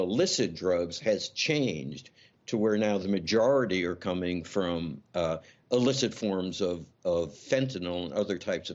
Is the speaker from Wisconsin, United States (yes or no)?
no; New York, United States; You know, I grew up in New York. I'm a New York kid.